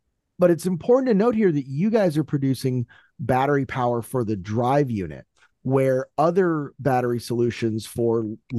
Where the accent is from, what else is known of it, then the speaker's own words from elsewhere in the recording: Miami, Florida, United States; when I was a young kid, I grew up in Miami, so we were around boats all the time.